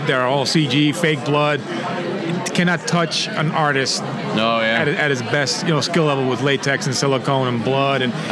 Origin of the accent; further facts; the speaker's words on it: New York, United States; And with me, I grew up in New York